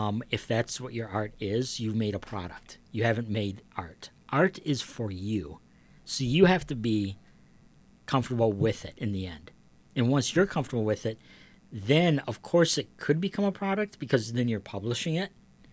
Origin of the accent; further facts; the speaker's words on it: Flint Township, Michigan, United States; also born or lived in Flushing; I grew up technically in Flint Township. As a little kid, I was in Flushing.